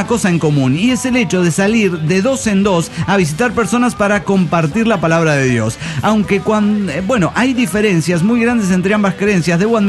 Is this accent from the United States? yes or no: yes; Austin, Texas, United States; also born or lived in Mexico; Pero crecí aquí en Austin desde chavito. Austin me encanta. Es una ciudad bien relajada